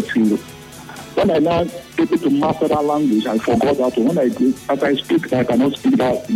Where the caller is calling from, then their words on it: Port Harcourt, Rivers, Nigeria; I'm calling from Port Harcourt.